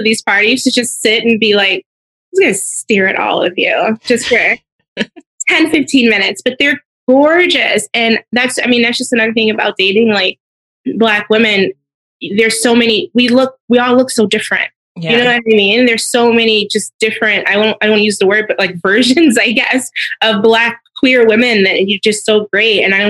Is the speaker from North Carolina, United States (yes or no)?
no; Detroit, Michigan, United States; also born or lived in Chicago; I lived in Chicago like 7-8 years, I think. Like, and I'm from Detroit.